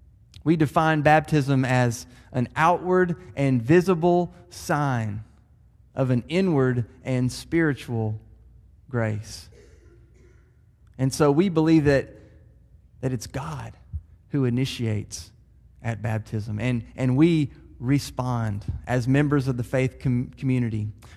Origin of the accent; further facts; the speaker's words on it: Murfreesboro, Tennessee, United States; born there; I was born on August 1st, 1977, at 8:21 a.m. at the old Rutherford County Hospital, right here in Murfreesboro